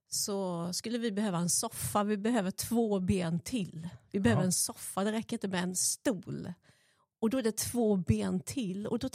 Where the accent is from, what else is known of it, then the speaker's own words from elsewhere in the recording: Småland, Sweden; moved away as an adult; now in Gothenburg, Sweden; kommer ifrån Småland, brukar höras. Mm. När man bestämt Klevsult, Hacksult, mitt i Småland, uppväxt där. Blev pastor och hamnade i Göteborg.